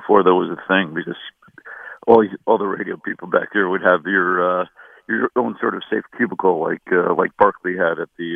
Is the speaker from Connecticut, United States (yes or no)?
no; Patchogue, New York, United States; I grew up in Patchogue, yep.